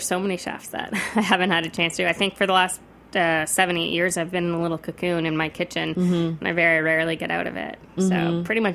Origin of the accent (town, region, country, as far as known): Toronto, Ontario, Canada; born or raised there; moved away as an adult